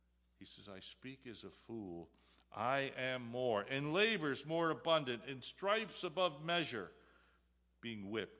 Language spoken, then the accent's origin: English; New Jersey, United States; And I was talking about how I'm originally from North Jersey, I hear about guys I went to high school with, I played baseball with, and other sports, and they died. I'm 69 years old.